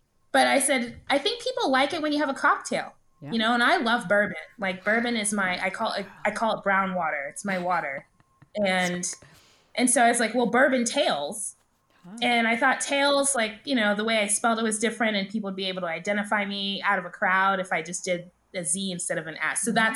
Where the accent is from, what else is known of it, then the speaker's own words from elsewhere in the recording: Dallas, Texas, United States; You know, I grew up in Dallas.